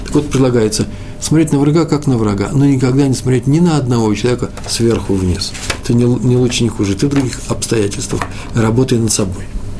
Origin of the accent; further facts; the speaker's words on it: Moscow, Russia; Такого я в России никогда не видал. Я из Москвы во многих городах бывал.